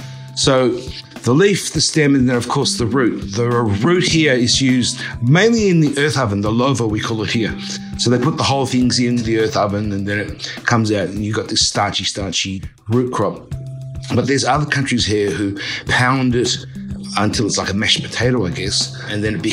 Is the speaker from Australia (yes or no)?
yes; Australia; moved away as an adult; now in Fiji; I'm a chef in Fiji. I'm an Australian. I'm an Australian Chinese who got lost in the Pacific Islands more than 10 years ago.